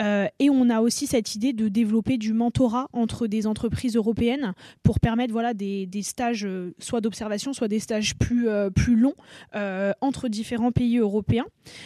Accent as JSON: {"language": "French", "country": "France", "said": "Nous, en tant que Français et Français, ça n'a rien changé à nos vies parce qu'il existait déjà."}